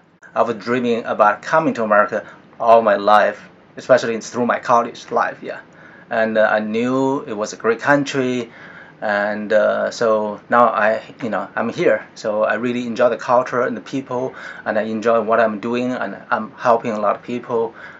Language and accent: English; China; English is a second language; moved away as an adult; I've been in this country for 22 years, almost 23, yeah. And I came from China, and I went to medical school in China 33 years ago.